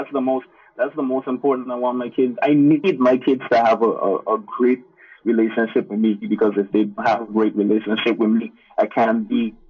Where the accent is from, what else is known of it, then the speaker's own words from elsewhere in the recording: Guyana; And so growing up in Guyana, apart from the discipline, one of the things I grew with is unconditional love.